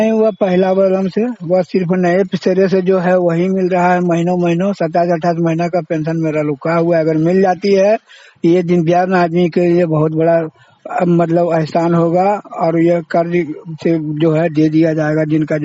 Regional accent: Jamui, Bihar, India; पंचायत प्रसंडा, गिद्धौर थाना, जिला जमुई का रहने वाला हूँ।

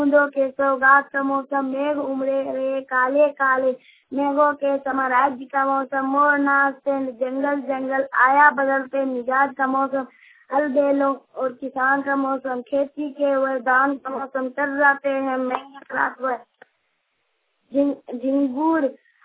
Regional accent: Bokaro, Jharkhand, India; सुरनावरी बोकारो के रहने वाला हूँ।

